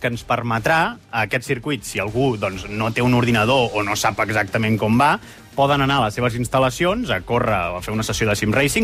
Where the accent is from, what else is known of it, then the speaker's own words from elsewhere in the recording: Manresa, Catalonia, Spain; jo soc de Manresa